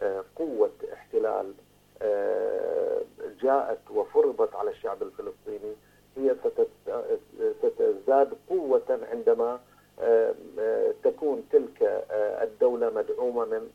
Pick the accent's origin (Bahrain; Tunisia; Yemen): Bahrain; نحن كشعب بحريني لا توجد عندنا مشكلة مع الديانات الأخرى